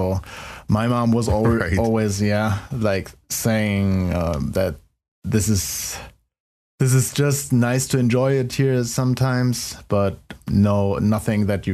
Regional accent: Germany; if you think about growing up in Germany with video games, definitely for most of us, I would say parents were still kind of, well, I would say conservative at the time.

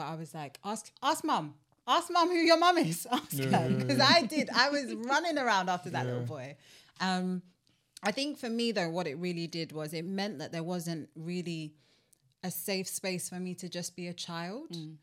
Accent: Nigeria; Because, you know, I'm Nigerian and it's very much the village raises the child.

